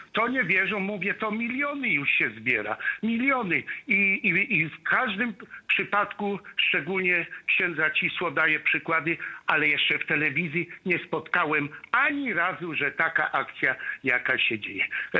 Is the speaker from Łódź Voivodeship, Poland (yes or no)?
no; Kościerzyna, Pomeranian Voivodeship, Poland; moved away; moi ziomkowie na Kaszubach, bo pochodzę z Kościerzyny